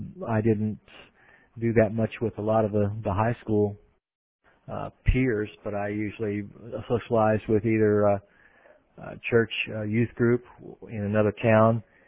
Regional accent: Dayton, Ohio, United States; now in St. Petersburg, United States; Well, Lou, I'm originally from Dayton, Ohio, and good evening to everyone.

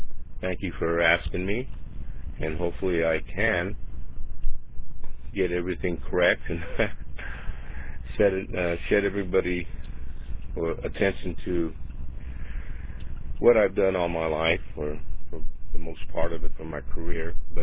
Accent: Antioch, California, United States; also born or lived in Concord; I was born on July 9th, 1941, in a town near here where I'm living presently, called Concord, California. And I was raised in this general area here. My parents lived in Antioch, where I am now.

